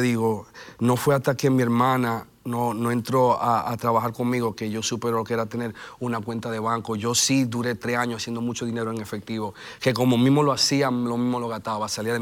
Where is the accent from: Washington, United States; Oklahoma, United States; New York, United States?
New York, United States; New York City; also born or lived in Dominican Republic; Yo nací en República Dominicana, pero toda mi vida vengo radicando en la ciudad de Nueva York.